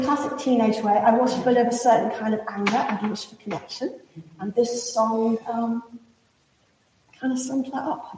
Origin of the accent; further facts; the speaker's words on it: Stockport, North West England, United Kingdom; I grew up near Stockport, and there's these big bridges there that the railway goes across.